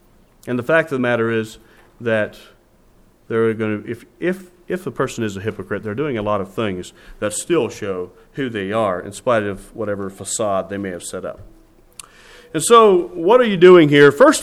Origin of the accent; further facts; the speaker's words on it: Cochranton, Pennsylvania, United States; Now, I grew up in Cochranton. Most of my growing up years were in the Cochranton, Pennsylvania area. But most of the people I knew were in the Amish and Beachy Amish circles.